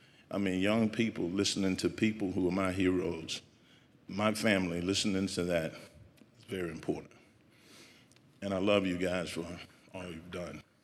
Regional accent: Mississippi, United States; And, you know, they got a ragweed here that I grew up with in Mississippi.

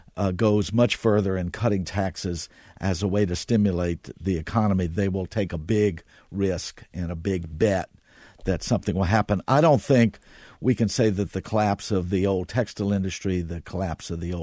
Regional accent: Louisiana, United States; I grew up in Louisiana. Much of the time I was growing up, Russell Long was the United States Senator's chair of the Finance Committee

